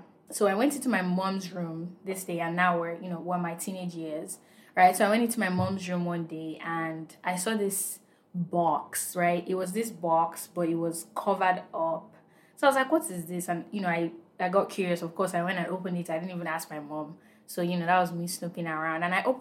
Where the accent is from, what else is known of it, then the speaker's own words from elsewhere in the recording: Nigeria; I was born and raised in Nigeria, and you know, growing up in Nigeria, you see people wearing Ankara all the time.